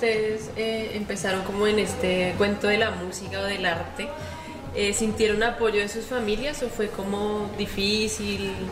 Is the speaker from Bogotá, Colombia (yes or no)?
yes; Bogotá, Colombia; de aquí de La Mestizonora. Y pues somos dos bogotanas